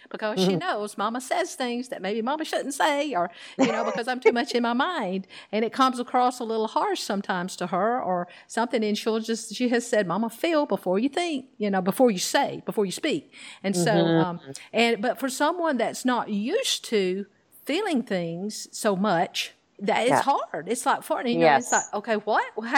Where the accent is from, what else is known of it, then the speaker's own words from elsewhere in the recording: Alabama, United States; I'm from Alabama originally.